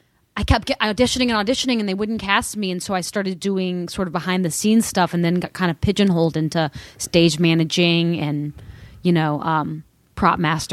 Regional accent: the South, United States; accent: Southern; I didn't think my accent was that thick in high school, but then college. I went to college in the South as well. But then I look at a stand-up tape I did when I first started in 2006, and I sound so much more Southern than I do now.

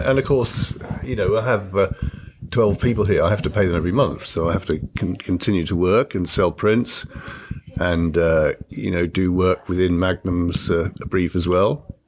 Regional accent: South East England, United Kingdom; I was brought up in Surrey, which is a suburb of London. I mean, it's a bit, a bit boring because it's a boring place to live. And I was very happy to get away and go to college in Manchester when I was 18.

